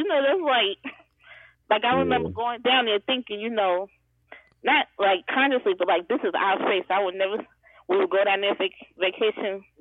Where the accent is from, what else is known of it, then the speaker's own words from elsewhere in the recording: New York, United States; coming from an urban environment, like I said, I'm from New York. You know, I never thought about that, but I moved down here and my family, you know, they live in South Carolina.